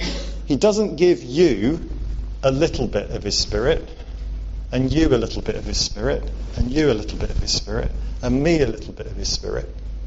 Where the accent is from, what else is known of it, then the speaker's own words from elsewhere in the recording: Wales, United Kingdom; Although growing up in Wales, I was sometimes given that impression.